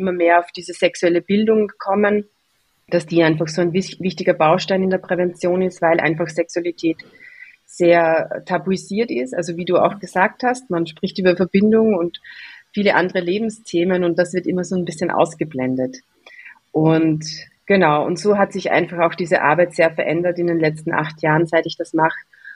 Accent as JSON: {"language": "German", "country": "Austria", "said": "Jetzt gibt es wieder bei uns in Österreich einen Werbespot für Tabletten gegen Erektionsstörungen."}